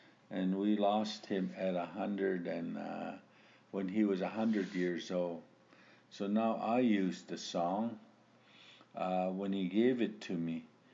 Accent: Alberta, Canada; I'm from the Piikani First Nation.

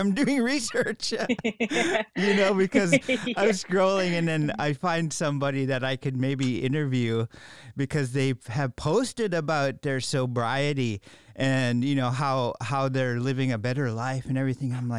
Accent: Alaska, United States; I grew up on the Kuskokwim fishing, you know, like you went to Beth or you lived in Bethel. I grew up Kuskokwim fishing

